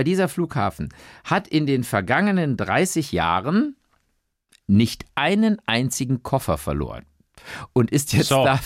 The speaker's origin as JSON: {"language": "German", "town": "Cologne", "region": "North Rhine-Westphalia", "country": "Germany", "tie": "born or raised there", "said": "meine Heimatstadt Köln"}